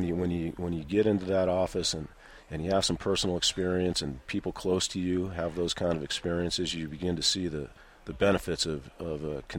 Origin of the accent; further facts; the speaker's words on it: Floyd, New Mexico, United States; And, you know, I'm from Floyd, New Mexico